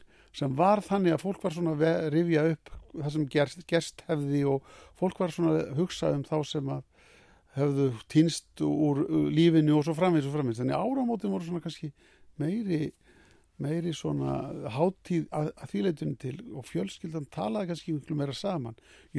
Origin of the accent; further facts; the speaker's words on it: Drangar, Westfjords, Iceland; also born or lived in Seljanes; drangana 1953 og fluttu þá norður. Þá ég 7 ára gamall. Þannig að ég sem sagt alinn á Seljanesi upp til 7 ára aldurs og síðan á Dröngum allt þar til að flutt var frá Dröngum 1966.